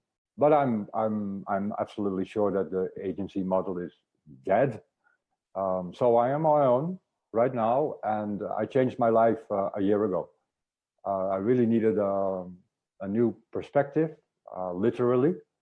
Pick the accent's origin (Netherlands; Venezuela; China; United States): Netherlands; Amsterdam, North Holland; moved away as an adult; now in Nice, France; We're both from Amsterdam. I needed to say that because we are from Amsterdam. So I'm 55 springs old. I'm living in Nice, Côte d'Azur right now. I left the Netherlands because of the climate.